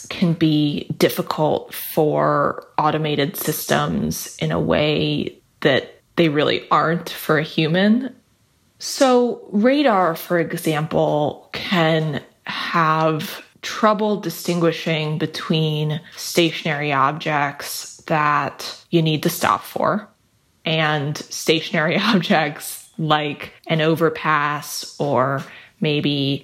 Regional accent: New York, United States; You know, I grew up in New York as well, so I feel you there.

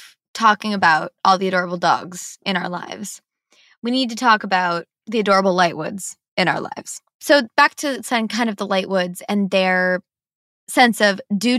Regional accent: Midwest, United States; I'm from the Midwest. We say things all wrong.

